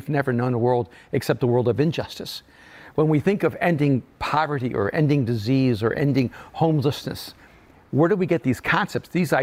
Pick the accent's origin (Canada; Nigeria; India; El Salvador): El Salvador; now in United States; we grew up pretty much irreligious. I'm an immigrant from El Salvador. And so we have a little bit of a Roman Catholic kind of like backdrop